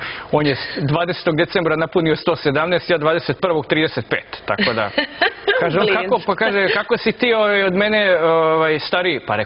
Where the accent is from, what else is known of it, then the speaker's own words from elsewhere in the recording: Glušci, Mačva District, Serbia; also born or lived in Belgrade; Ja sam inače rodom iz jednog sela Glušci, to je jedno mesto kod Bogatića u Mačvi, znači okolina Šapca.